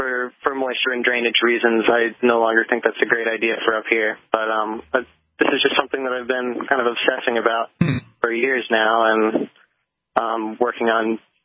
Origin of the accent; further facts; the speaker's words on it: Texas, United States; now in New Hampshire, United States; Nope. I'm from Texas originally, but now I live here in the Shire.